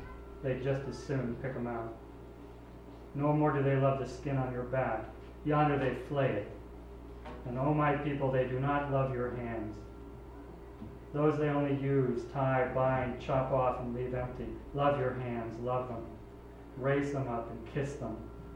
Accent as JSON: {"language": "English", "region": "the South", "country": "United States", "tie": "born or raised there", "said": "And I grew up in the South in the 1950s, and as a child I still remember a lynching in my town."}